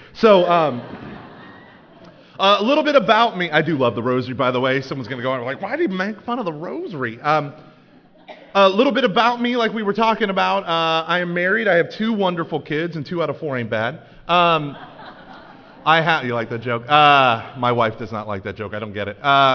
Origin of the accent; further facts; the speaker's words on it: Oklahoma, United States; now in Texas, United States; Now, I was raised in Oklahoma originally. I got to Texas as soon as I could. But I was raised in Oklahoma.